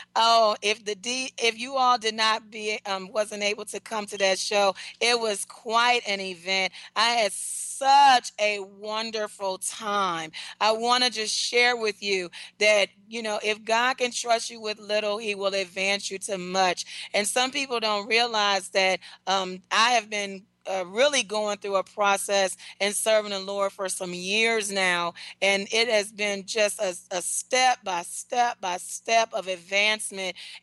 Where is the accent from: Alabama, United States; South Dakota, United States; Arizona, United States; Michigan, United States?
Michigan, United States; Detroit; We also have in Detroit, my hometown, hello Detroit